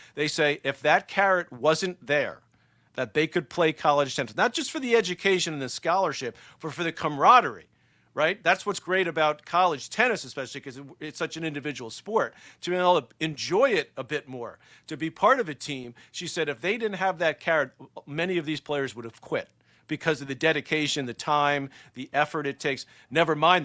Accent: New York City, New York, United States; they put us in the best, you know, private school that they could, where we grew up in the New York City area.

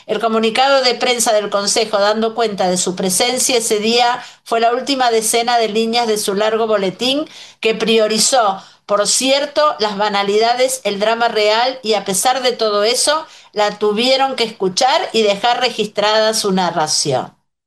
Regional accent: Mexico; les dije que soy mexicana

